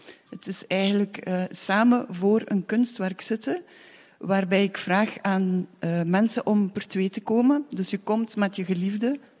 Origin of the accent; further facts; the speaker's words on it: Ghent, Flanders, Belgium; want ik ben Gentenaar.